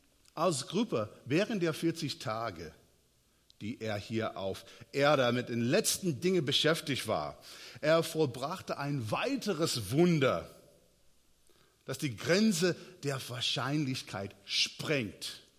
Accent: United States; now in Germany; Ich komme ursprünglich aus Amerika.

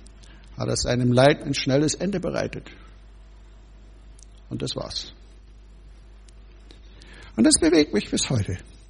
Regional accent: Bad Tölz, Bavaria, Germany; Ich bin in Bayern aufgewachsen. Bad Tölz, südlich daneben.

